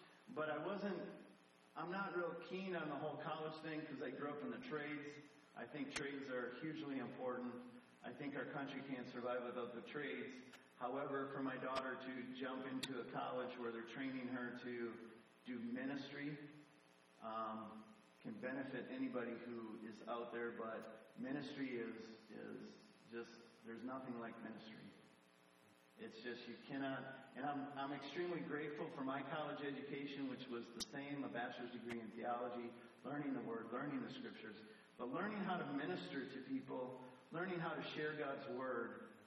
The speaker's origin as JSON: {"language": "English", "town": "Green Bay", "region": "Wisconsin", "country": "United States", "tie": "born or raised there", "lives_now": "Kenya", "said": "I grew up in Green Bay, Wisconsin. I did not grow up in Africa"}